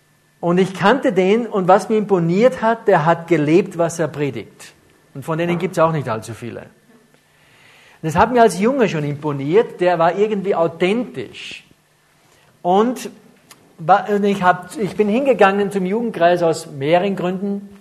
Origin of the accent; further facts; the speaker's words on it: Ramsau, Styria, Austria; ich bin ja in der Ramsau aufgewachsen, da in der evangelischen Kirche, die ist extrem konservative Kirchengemeinde.